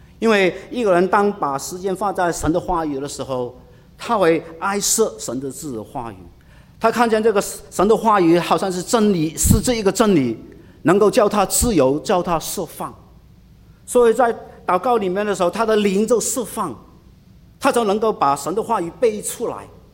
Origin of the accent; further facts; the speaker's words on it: China; 我们中国人里面有一首的 诗啊